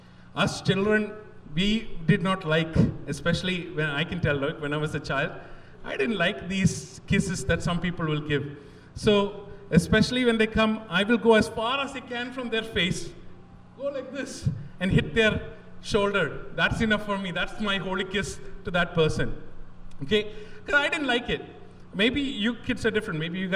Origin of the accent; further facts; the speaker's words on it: United Arab Emirates; when I go to India, I grew up in the Middle East, in UAE.